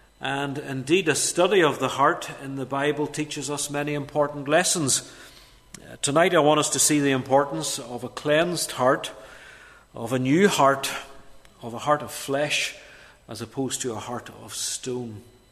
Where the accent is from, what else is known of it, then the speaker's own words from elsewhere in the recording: Dromara, Northern Ireland, United Kingdom; And I grew up in Dromara. And I grew up, as I say, the second son of a farmer and his wife … Born in 1965, that makes me 50